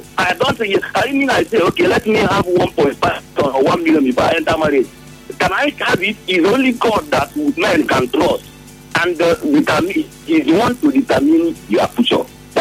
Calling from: Bayelsa, Nigeria; Ibogene, Bayelsa State.

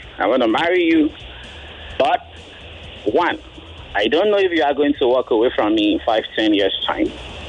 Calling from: Ikeja, Lagos, Nigeria; I'm calling from Ikeja this afternoon.

